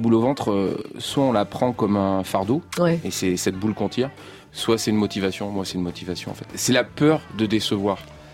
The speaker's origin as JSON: {"language": "French", "town": "Valence", "region": "Auvergne-Rhône-Alpes", "country": "France", "tie": "born there", "said": "c'est un déjeuner dans la ville où je suis né, à Valence."}